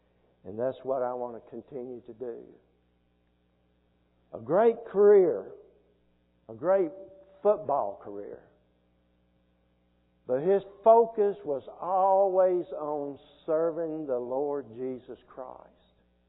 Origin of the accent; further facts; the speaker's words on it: Nashville, Tennessee, United States; I grew up in Nashville, Tennessee. Don't get your hopes up. I cannot play a single instrument.